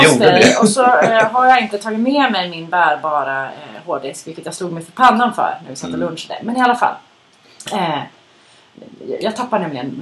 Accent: northern Sweden, Sweden; jag är då från norra Sverige och lutheranism är ju väldigt så här präglande där uppe.

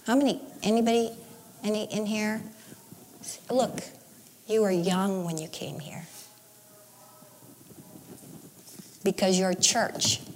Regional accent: El Monte, California, United States; And I grew up in El Monte. And when you think of the San Gabriel Valley, it is like little Asia now. But back then it was not.

